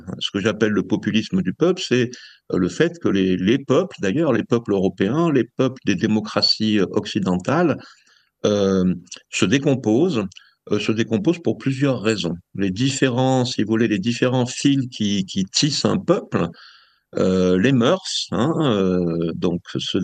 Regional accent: France; parce que moi je suis un Français comme les autres, un citoyen comme les autres

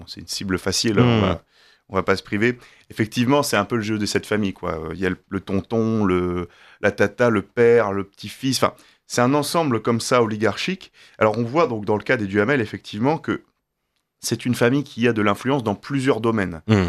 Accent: Brittany, France; Moi, je suis breton.

